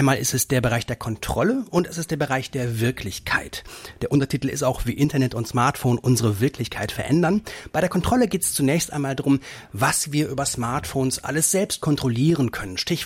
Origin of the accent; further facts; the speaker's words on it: Rheine, North Rhine-Westphalia, Germany; also born or lived in Meppen; Ich bin 40 Jahre alt, komme aus der Region, ich bin in Meppen geboren, in Rheine aufgewachsen und habe nach meinem Abi in Rheine studiert